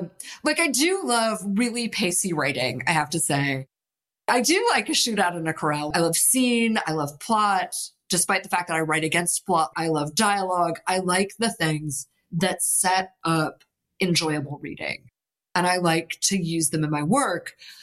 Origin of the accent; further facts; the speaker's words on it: London, United Kingdom; now in Margaretville, United States; when I came originally from London, like when I moved to Margaretville, is a very working class village.